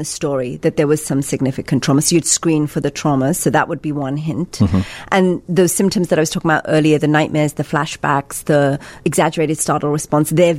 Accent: England, United Kingdom; growing up in England when you're an immigrant kid

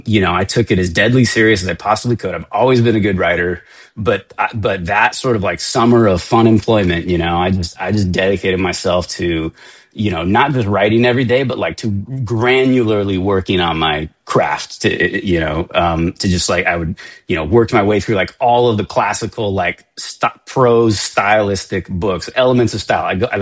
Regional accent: Seattle, Washington, United States; now in Los Angeles, United States; You know, I live in Los Angeles and we don't have seasons here. I'm not from here. I'm from Seattle. Grew up in the rain and clouds

